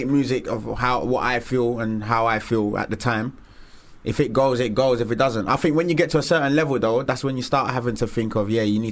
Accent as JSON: {"language": "English", "town": "Stratford", "region": "London", "country": "United Kingdom", "said": "I'm from Stratford Plaster originally."}